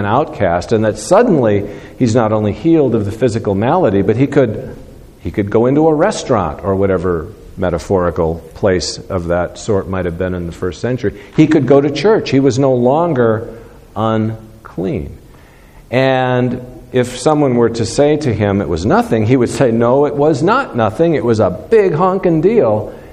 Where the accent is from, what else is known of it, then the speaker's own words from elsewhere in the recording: Midwest, United States; And I think I come from the Midwest, and especially in small towns up there, there's this sort of custom that you never lock your car